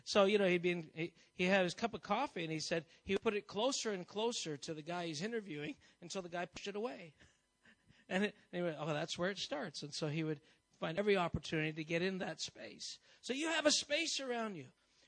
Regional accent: Canada; I'm a Canadian. Can't work. Don't have a green visa or anything, or a green card.

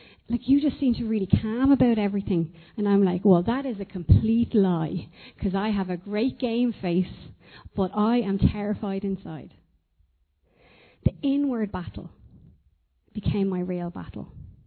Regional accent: Ireland; I think it really typifies us as Irish people, that we don't like to be seen to stand up and blowing our own trumpet

